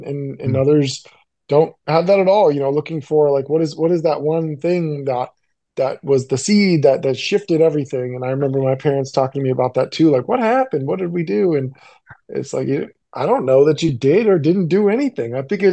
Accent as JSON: {"language": "English", "town": "Monterey", "region": "California", "country": "United States", "tie": "born or raised there", "said": "I grew up in Monterey, California. It's like central northern California, south of San Francisco. Nice area. A lot of people, tourist area, a bit foggy"}